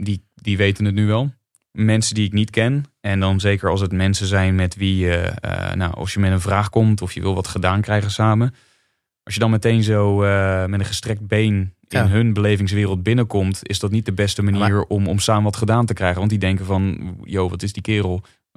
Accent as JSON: {"language": "Dutch", "country": "Netherlands", "moved": "yes", "said": "Ik ben gewend uit Nederland dat je eens per jaar een beoordelingsgesprek krijgt"}